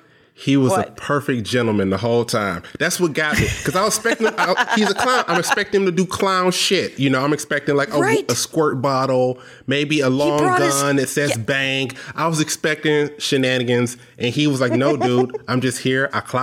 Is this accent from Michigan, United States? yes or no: yes; Detroit, Michigan, United States; born there; now in Lansing, United States; I live in Lansing now. I was born in Detroit. Live in Lansing.